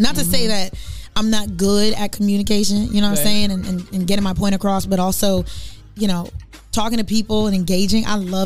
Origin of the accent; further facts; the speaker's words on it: Pawtucket, Rhode Island, United States; I'm from Pawtucket, born and raised, and it's been a blast being an artist and coming into my artistry.